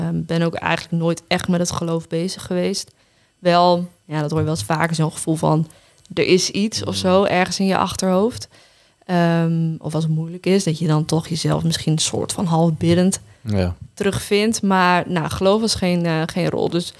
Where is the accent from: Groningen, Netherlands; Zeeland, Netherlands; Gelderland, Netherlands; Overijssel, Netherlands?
Groningen, Netherlands; Zuidhoorn; also born or lived in Haren; Ik ben geboren in Haren, maar okay. Ik heb er 2 weken gewoond. En daarna zijn mijn ouders naar Zuidhoorn verhuisd.